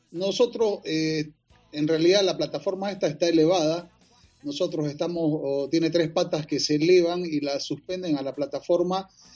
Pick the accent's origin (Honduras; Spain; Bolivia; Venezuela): Bolivia; en mi país, en Bolivia.